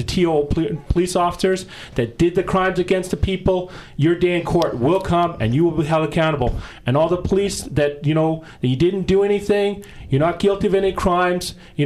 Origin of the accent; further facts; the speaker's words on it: British Columbia, Canada; born there; as someone who lives here in BC, was born here in BC, and as a Canadian